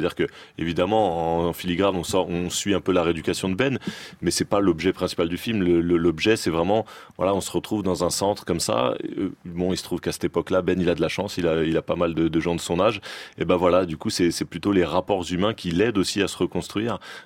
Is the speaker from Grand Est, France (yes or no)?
no; Saint-Denis, Île-de-France, France; Moi, j'ai grandi à Saint-Denis.